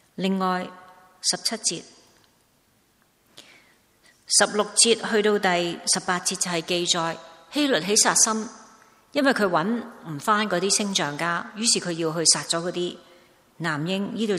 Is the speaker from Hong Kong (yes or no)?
yes; Hong Kong; born there; 我们说我们是中国人，我是福建人，我不是广东人，我是福建人。我的父亲，我的爷爷，我的太爷，他们是那个地方的人，叫福建人，但我生在香港。